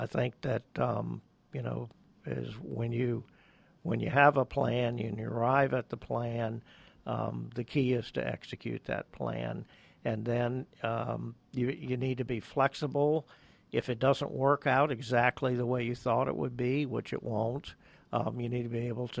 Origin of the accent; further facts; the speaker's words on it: Florida, United States; my hometown, Central Florida